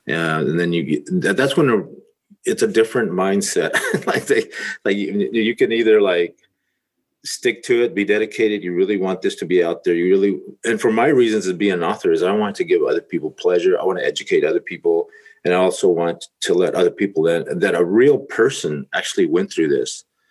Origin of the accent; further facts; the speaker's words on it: Texas, United States; I talk about me being more of a growth mindset person all the way where I was raised in Texas, where I always wanted to be better at certain things.